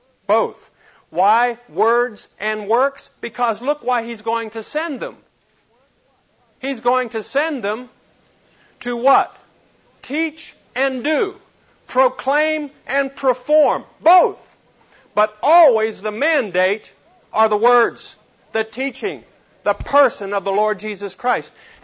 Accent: Reidsville, Pennsylvania, United States; now in Charlotte, United States; My home is Charlotte, North Carolina. My hometown, Reidsville, Pennsylvania.

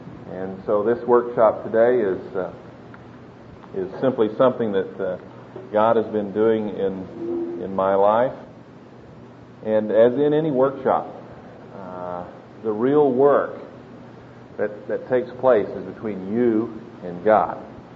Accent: Oklahoma City, Oklahoma, United States; I'm from Oklahoma City.

